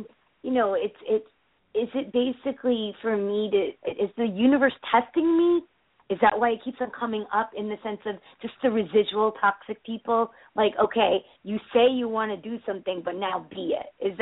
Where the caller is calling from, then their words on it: Connecticut, United States; I'm from Connecticut.